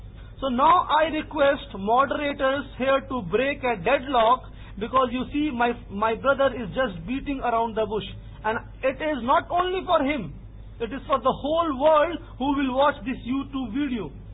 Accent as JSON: {"language": "English", "country": "India", "accent": "Indian", "second_language": "English", "said": "Maybe my English is bad, my Indian accent is bad, so my brother is not understanding it."}